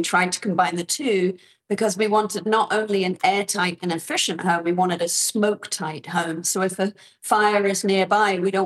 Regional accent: Northern Ireland, United Kingdom; I grew up in Northern Ireland

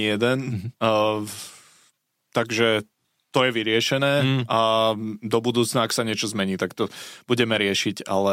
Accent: Žilina, Žilina Region, Slovakia; nemám vlasy, pochádzam zo Žiliny.

